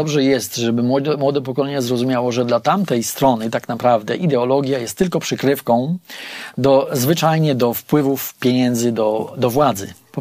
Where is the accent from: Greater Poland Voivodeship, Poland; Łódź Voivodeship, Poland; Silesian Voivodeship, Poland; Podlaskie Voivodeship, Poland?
Podlaskie Voivodeship, Poland; Najbliższa cerkiew w Sokołach znajduje się 20 parę kilometrów latem od mojej rodzinnej miejscowości.